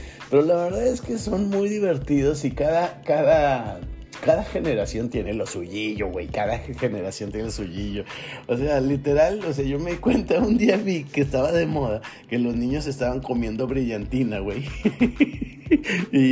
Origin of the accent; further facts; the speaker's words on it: Torreón, Coahuila, Mexico; ella es de Chihuahua y yo soy de Torreón, y aunque ambos somos del norte, pues no.